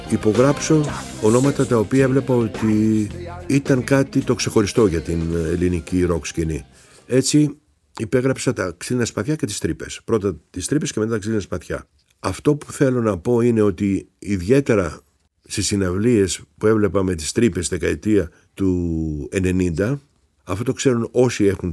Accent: Greece; εγώ μεγάλωσα στην Ελλάδα της δεκαετίας του 50, του 60, του 70

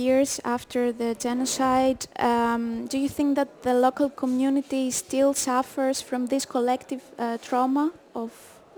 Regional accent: Northern Turkey, Turkey; Εγώ λοιπόν τυχαίνει να είμαι από την ίδια περιοχή που είναι και ο ρόλος μου, η Μιάσε, είμαι από τη Βόρεια Τουρκία

